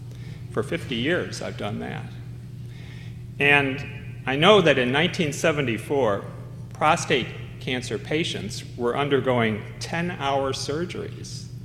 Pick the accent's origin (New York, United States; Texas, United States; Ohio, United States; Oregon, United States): New York, United States; Buffalo; I did have quite a faith journey, however, growing up in Buffalo.